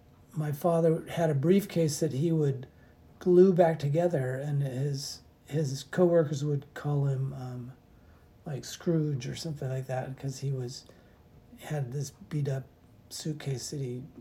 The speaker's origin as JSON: {"language": "English", "town": "Berkeley", "region": "California", "country": "United States", "tie": "born or raised there", "also_born_or_lived": "Davis, United States / Jamaica", "said": "I grew up in Berkeley, California. So, and then eventually spent time in Davis and in Jamaica, the West Indies. So, but in younger years, I was in Berkeley, California."}